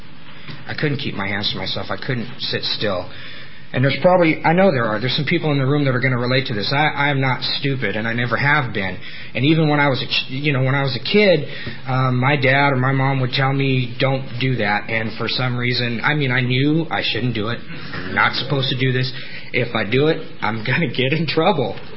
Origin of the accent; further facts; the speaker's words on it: Campbell, California, United States; I'm an alcoholic from Campbell. That's okay. I love Campbell. I got sober in Campbell at the old SNL.